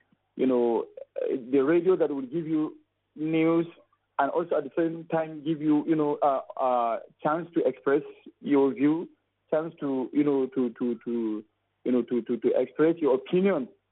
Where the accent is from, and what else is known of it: Bauchi, Nigeria